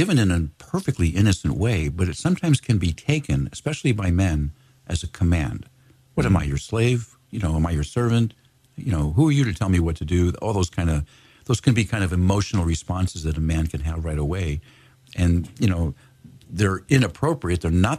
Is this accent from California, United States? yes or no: yes; Los Angeles, California, United States; I'm from Los Angeles. I'm a hot weather guy.